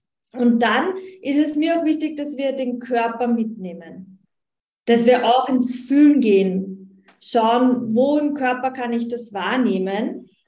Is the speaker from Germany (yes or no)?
no; Austria; ich komme aus Österreich und ich bin eigentlich ausgebildete Volksschullehrerin